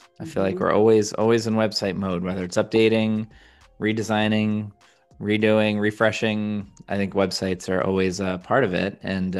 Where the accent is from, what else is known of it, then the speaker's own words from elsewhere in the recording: New England, United States; I grew up here in New England and, a lot of New Hampshire, Vermont skiing and doing that.